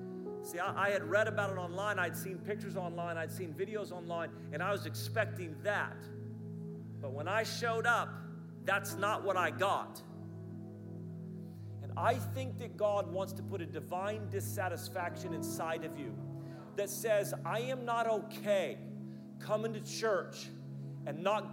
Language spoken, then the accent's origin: English; United States; now in Australia; As American, Australia is kangaroos.